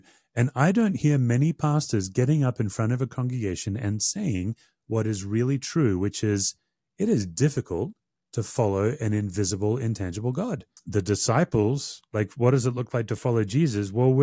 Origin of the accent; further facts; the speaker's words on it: Australia; I say this as an Australian. If I was in Australia, I'd say Australian culture.